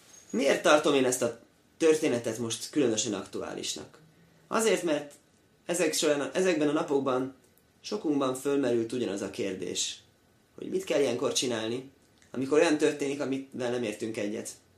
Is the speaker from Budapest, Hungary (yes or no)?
yes; Budapest, Hungary; én Budán nőttem föl, hát ott egész más világ